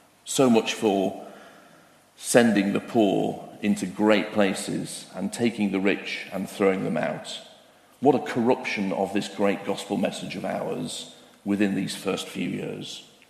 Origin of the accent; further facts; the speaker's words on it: Harrogate, Yorkshire and the Humber, United Kingdom; A bit like my hometown of Harrogate is next to Knaresborough, which begins with a K, exactly.